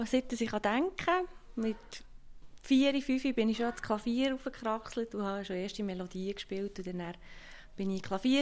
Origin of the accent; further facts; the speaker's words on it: Bern, Switzerland; Zwischen Bern und Büren. Vom Land komme ich, wie dir.